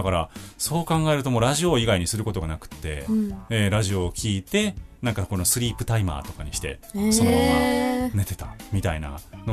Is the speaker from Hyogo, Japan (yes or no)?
yes; Kobe, Hyogo, Japan; 中学の時に阪神大震災が僕あって、あの地元が神戸なんですけど、被災地だったので、